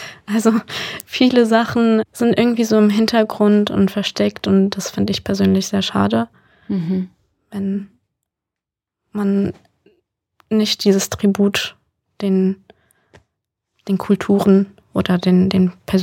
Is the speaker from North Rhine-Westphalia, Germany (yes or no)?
yes; Düsseldorf, North Rhine-Westphalia, Germany; Also ich komme aus Düsseldorf